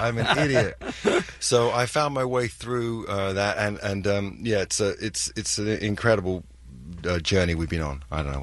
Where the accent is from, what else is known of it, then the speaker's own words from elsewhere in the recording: London, United Kingdom; I'm from London, so I hadn't really heard of K Rock.